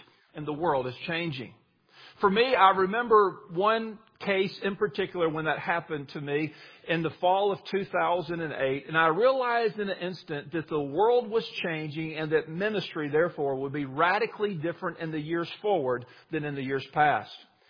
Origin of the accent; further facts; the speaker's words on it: Mobile, Alabama, United States; I am from Mobile, Alabama. You say, what does Mobile have to do with Houston?